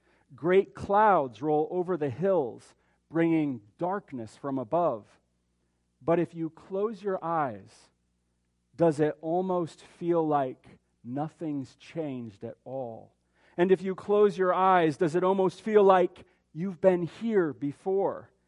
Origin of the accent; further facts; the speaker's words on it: Lincoln, United States; now in Bozeman, United States; Yes, I'm from Lincoln, but more recently from Bozeman, where I pastor.